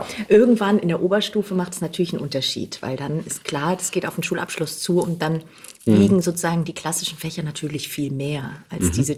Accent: Heidenheim, Baden-Württemberg, Germany; Genau, ich bin in Heidenheim groß geworden, auf der Schwäbischen Alb. Mhm. Das liegt zwischen Ulm und Stuttgart, eine Kleinstadt.

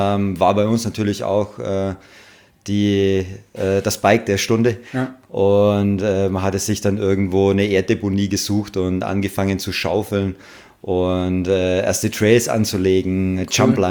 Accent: Treuchtlingen, Bavaria, Germany; Ich bin hier in der Region Treuchtlingen auch geboren

